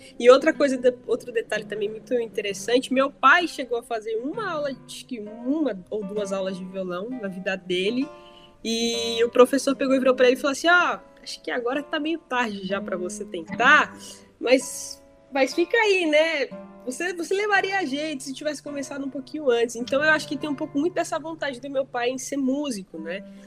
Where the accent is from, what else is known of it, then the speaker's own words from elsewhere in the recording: Cerquilho, São Paulo, Brazil; Eu sou natural de Cerquilho, é uma cidadezinha do interior de São Paulo, fica mais ou menos umas 2 horas de São Paulo.